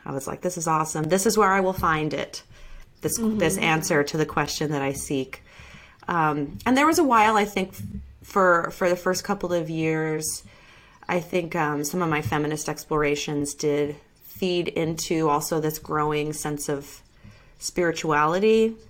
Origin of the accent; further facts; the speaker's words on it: Western United States, United States; I was raised an evangelical Christian, and I grew up in the Western United States in the kind of Mormon belt. So pretty conservative, religious context.